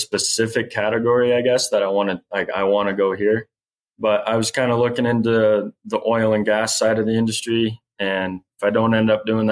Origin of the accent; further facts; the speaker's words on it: Miles City, Montana, United States; I'm from a small town in Montana. It's called Miles City. Grew up wrenching on the cars with dad and grandpa